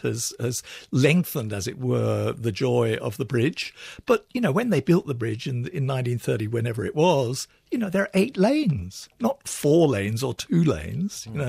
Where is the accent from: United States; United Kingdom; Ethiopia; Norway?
United Kingdom; I'm originally British, and my parents lived in the Isle of Wight.